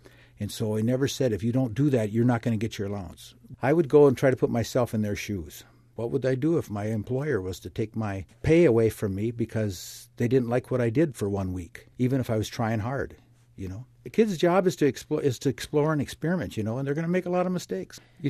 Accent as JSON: {"language": "English", "town": "Hudson", "region": "Wisconsin", "country": "United States", "said": "I'm from Hudson, Wisconsin. I have three daughters."}